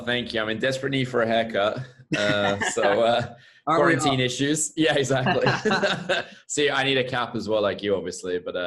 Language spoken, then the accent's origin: English; England, United Kingdom; moved away as an adult; also born or lived in Germany / Mexico; So in case you can't tell from my accent, I'm from the UK. I grew up in England for the first 20 years of my life. My entire family still actually lives in the UK. When I was 20, I left England. I moved to Germany.